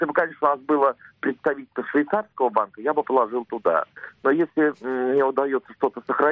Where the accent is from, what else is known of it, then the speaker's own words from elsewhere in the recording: Moscow, Russia; я из Москвы, мне 50 лет.